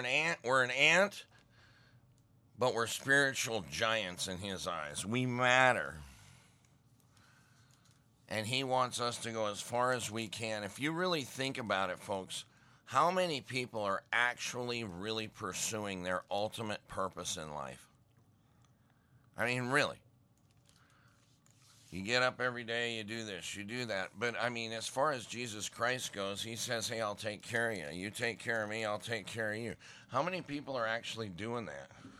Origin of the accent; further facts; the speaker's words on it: Montana, United States; I grew up in Mormon Valley in Montana.